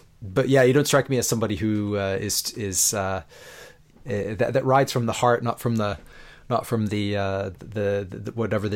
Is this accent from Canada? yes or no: yes; Canada; I'm from Canada